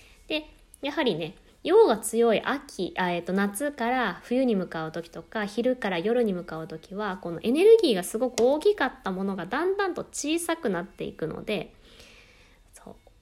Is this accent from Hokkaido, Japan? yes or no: no; Tokyo, Japan; 私住んでいた、まあ、東京まで東京育ちなんですが、農家とかもたくさんあるようなところで、山の中っていうか里みたいなところに住んでたんですが